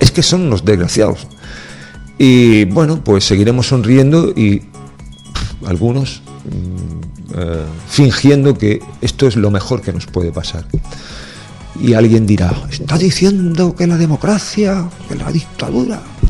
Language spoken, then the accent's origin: Spanish; Spain; somos hijos de España, tenemos la nacionalidad española, somos españoles, hemos nacido aquí